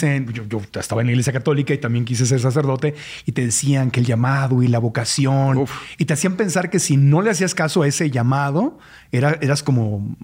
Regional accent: Tijuana, Baja California, Mexico; born there; tú anduviste por allá en Tijuana, donde yo nací

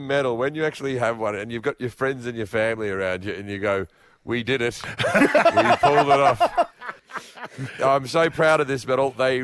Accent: United States; and I'm an American, but it's that weird thing because your childhood where you're like, we're going to get them.

